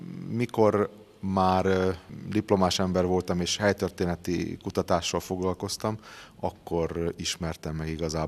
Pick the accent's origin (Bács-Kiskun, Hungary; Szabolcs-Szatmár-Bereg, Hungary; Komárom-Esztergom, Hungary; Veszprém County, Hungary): Veszprém County, Hungary; Vaszar; Szomszédos faluban, Vaszaron lakom, ott is születtem, és ott élek most is a családommal.